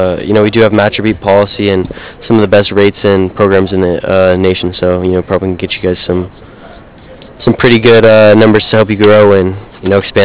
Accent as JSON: {"language": "English", "town": "Boise", "region": "Idaho", "country": "United States", "said": "Small world. I'm actually from Boise, Idaho, so that'd be a great business move for you guys."}